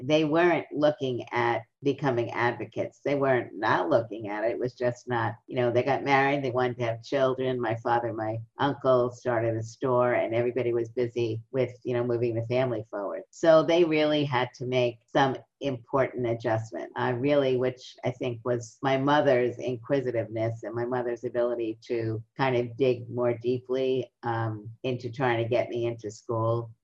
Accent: Brooklyn, New York, United States; And in the neighborhood that we lived in, I grew up in Brooklyn.

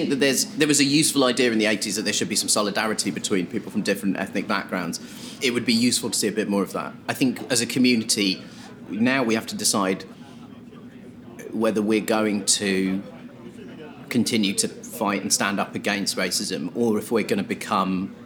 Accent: Croydon, London, United Kingdom; I grew up in Croydon

